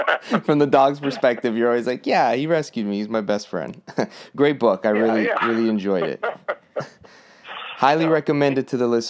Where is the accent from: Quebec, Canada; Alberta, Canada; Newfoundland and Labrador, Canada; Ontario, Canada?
Ontario, Canada; Toronto; Well, growing up in Toronto, I can totally relate